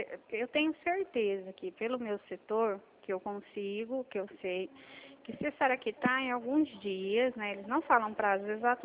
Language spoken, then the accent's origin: Portuguese; Presidente Prudente, São Paulo, Brazil; Eu sou de Presidente Prudente, Estado de São Paulo.